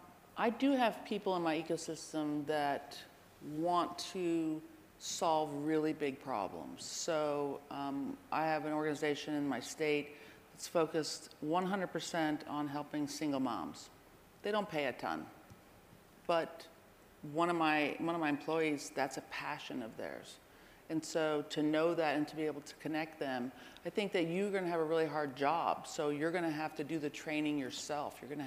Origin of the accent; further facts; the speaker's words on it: Heidelberg, Baden-Württemberg, Germany; now in United States; I grew up in Heidelberg, by the way.